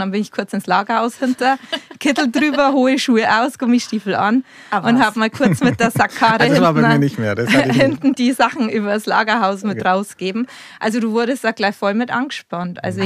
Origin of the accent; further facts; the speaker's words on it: Bavaria, Germany; accent: rolled R; Ich komme aus der Oberpfalz, also aus Bayern. Zwar genauer gesagt Landkreis Amberg-Sulzbach, das ist zwischen Nürnberg und Regensburg, deshalb auch das rollende R.